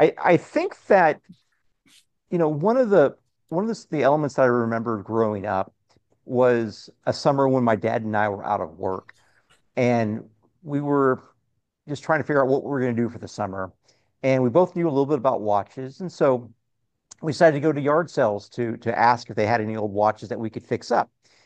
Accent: Corpus Christi, Texas, United States; growing up in Corpus Christi, just a few streets down

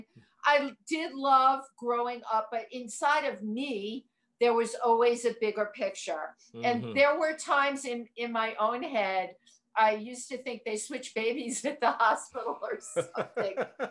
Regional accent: Bronx, New York, United States; I grew up in the Bronx, which was great. The Bronx is, if you know anything about it, it was just a great time to be growing up.

